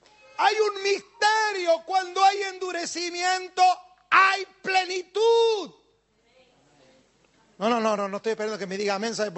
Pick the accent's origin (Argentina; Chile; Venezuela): Argentina; now in Spain; usted sabe que yo vengo de allá de Argentina